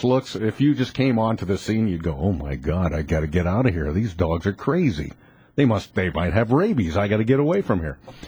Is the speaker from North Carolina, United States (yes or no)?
no; Bend, Oregon, United States; I am. But from Central Oregon.